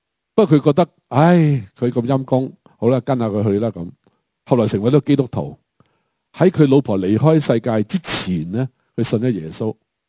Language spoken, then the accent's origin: Chinese; Hong Kong; 我们香港人都有屋住，虽然是租未必是买